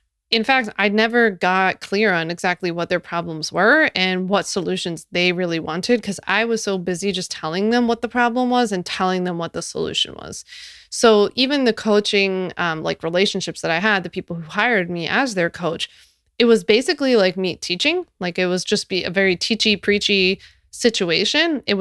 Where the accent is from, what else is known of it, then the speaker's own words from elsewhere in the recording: Philadelphia, Pennsylvania, United States; It was in my hometown of Philly, just so happened to be there